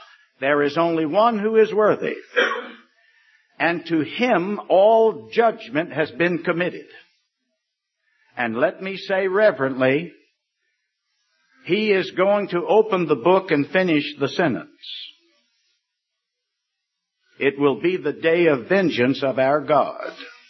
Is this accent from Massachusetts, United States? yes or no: no; Richmond, Virginia, United States; I remember back in my hometown of Richmond, Virginia, I'm in my 70s now